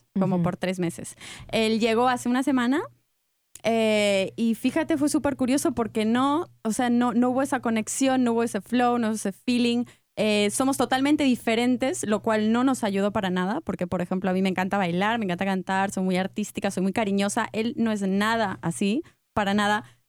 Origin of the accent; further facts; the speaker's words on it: Argentina; Soy argentina, exacto.